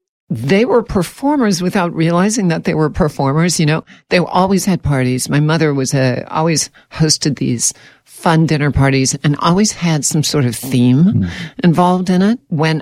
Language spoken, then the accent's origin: English; New Orleans, Louisiana, United States; I'm from New Orleans. I admit it. I confess it. I was born and raised there. And to me, it's the most amazing city in the entire world.